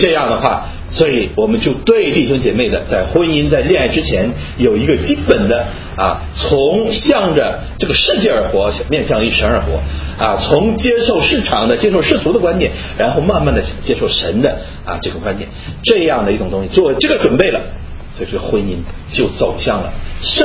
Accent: China; 这一点跟我们中国人所谈的很奇特

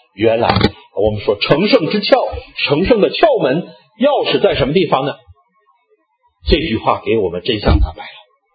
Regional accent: Northeast China, China; 就是我们东北人北方人啥，我们掏心窝子跟你说话

